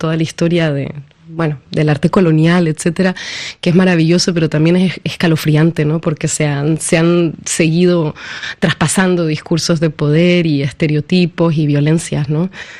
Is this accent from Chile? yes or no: yes; Chile; also born or lived in Peru; now in Leipzig, Germany; más nostalgia en sentido de Chile, de Perú, ¿no? De esos lugares donde crecí, más que del este.